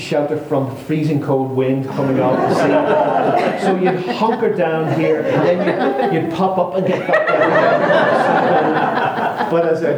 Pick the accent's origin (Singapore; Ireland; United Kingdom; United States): Ireland; Bray, Leinster; the beach in my hometown of Bray, which is just south of Dublin.